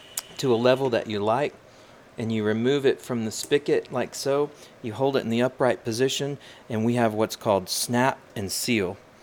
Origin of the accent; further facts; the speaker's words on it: Texas, United States; Where I'm from in West Texas originally, it's very dry and hot in the summers, and there's very much a lack of things to do.